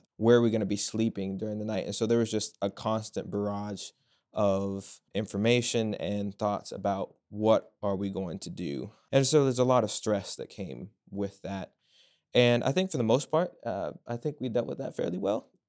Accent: Culpeper, Virginia, United States; I'm from Culpeper, Virginia.

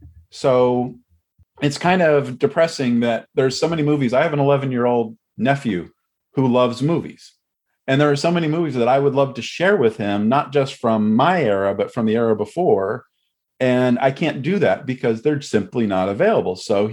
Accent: Santa Cruz, California, United States; Growing up in California, specifically where I was living, I always had the opportunity to see a wide variety of movies. Even in Santa Cruz, which has a population less than 100,000 people in the 80s

